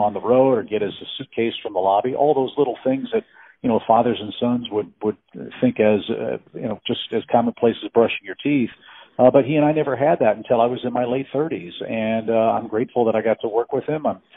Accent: St. Louis, Missouri, United States; I grew up in St. Louis, Missouri.

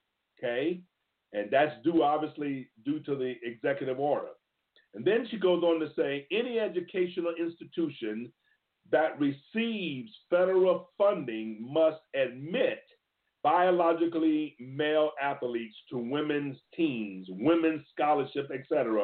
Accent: Connecticut, United States; to conclude that my home state, Connecticut, is in violation of federal law.

